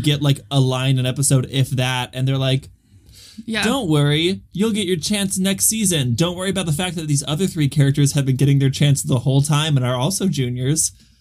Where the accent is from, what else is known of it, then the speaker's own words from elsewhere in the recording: United States; now in Dominican Republic; she, her, and I'm from America, but I'm living in the Dominican Republic right now.